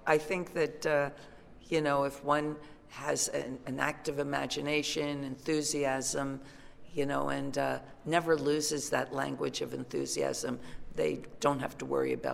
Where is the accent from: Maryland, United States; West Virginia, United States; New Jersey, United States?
New Jersey, United States; I'm not from New York. I was from a rural a town in South Jersey. I came to New York. I flourished in New York and started my band there and CBGB's